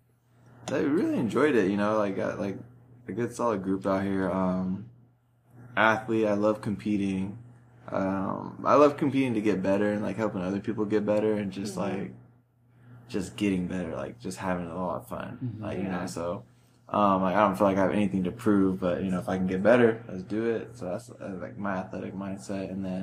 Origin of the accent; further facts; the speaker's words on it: Vancouver, Washington, United States; I grew up here in Vancouver, Washington.